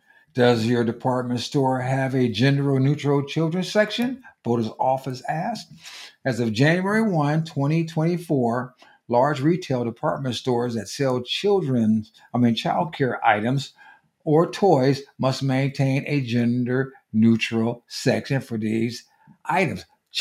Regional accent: California, United States; That's my home state of California, crazy as hell, and going there and dragging all the kids with it.

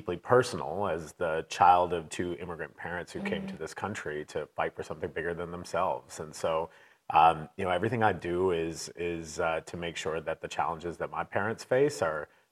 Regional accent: Georgia, United States; I grew up in Georgia, and I have spent the majority of my life in Atlanta.

